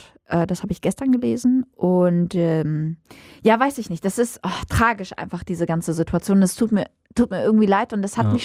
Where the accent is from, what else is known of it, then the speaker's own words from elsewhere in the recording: Cologne, North Rhine-Westphalia, Germany; Und ich komme aus Köln